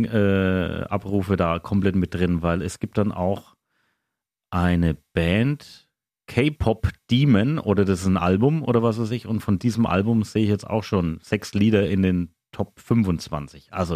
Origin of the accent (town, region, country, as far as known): Bavaria, Germany